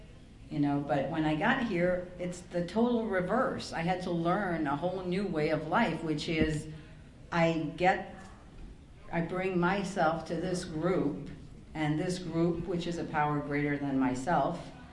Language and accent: English; Canada; I'm originally from Canada, and I travel to Costa Rica regularly